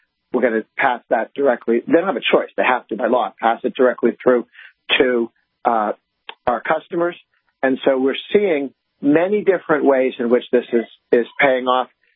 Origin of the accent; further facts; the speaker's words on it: Massachusetts, United States; I'm from Massachusetts, so I'm used to my senators doing what the left-wing leadership tells them to.